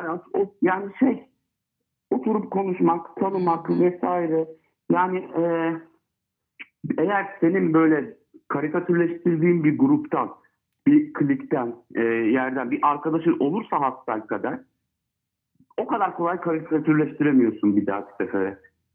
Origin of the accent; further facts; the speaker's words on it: Istanbul, Turkey; ben İstanbul'da doğdum büyüdüm. İşte baba tarafım ve hala köyde olanlar var falan.